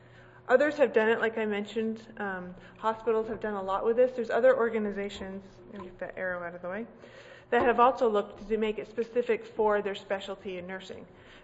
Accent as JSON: {"language": "English", "region": "New Hampshire", "country": "United States", "said": "is I'm from New Hampshire and I'm very proud of the Red Sox won"}